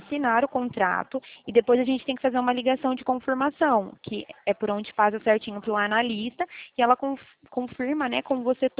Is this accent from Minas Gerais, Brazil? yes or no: no; Araras, São Paulo, Brazil; Eu sou da cidade de Araras.